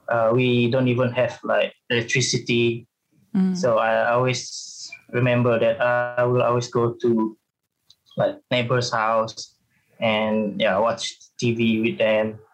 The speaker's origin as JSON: {"language": "English", "town": "Dalat", "region": "Sarawak", "country": "Malaysia", "tie": "born or raised there", "said": "So I grew up in Dalat Town, Sarawak, which is center of Sarawak. So yeah, in the middle of Sarawak."}